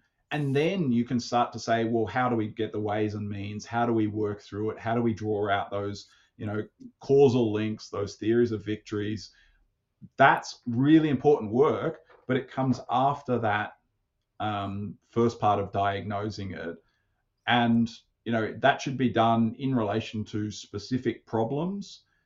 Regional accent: Australia; this is kind of my, as an Australian outsider's attempt to say

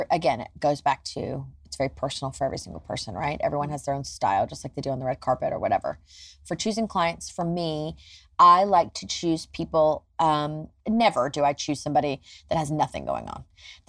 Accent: Nashville, Tennessee, United States; I mean, I grew up in Nashville, where I'm from originally, and I grew up around a lot of music.

